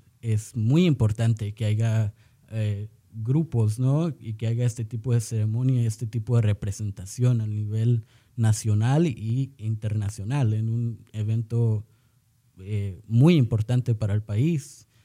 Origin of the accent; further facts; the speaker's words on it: Oaxaca, Mexico; Yo como mexicano obviamente crecí allá en México, en Oaxaca, en un pueblo